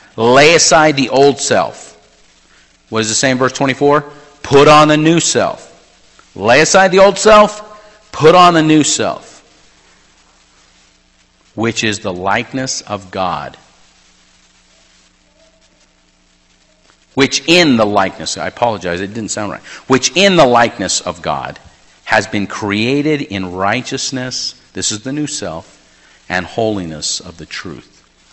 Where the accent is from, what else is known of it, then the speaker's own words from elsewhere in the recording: New Mexico, United States; I remember when I was in college, I grew up in New Mexico